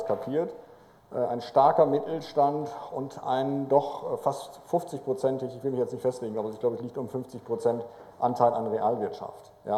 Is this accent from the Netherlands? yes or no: yes; Netherlands; ich bin Holländer, ich schaue es neidisch von außen